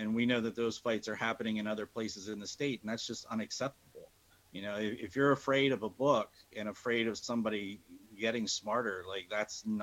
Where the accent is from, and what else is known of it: Pennsylvania, United States; born there